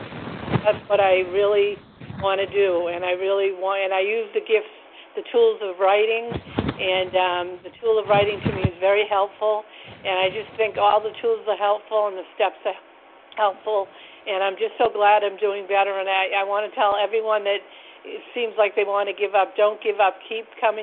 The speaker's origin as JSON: {"language": "English", "region": "Massachusetts", "country": "United States", "said": "from Massachusetts."}